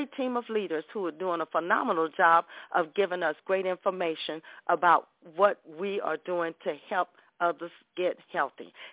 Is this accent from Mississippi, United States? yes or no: yes; Mississippi, United States; from the Mississippi Gulf Coast. I live here in Ocean Springs, Mississippi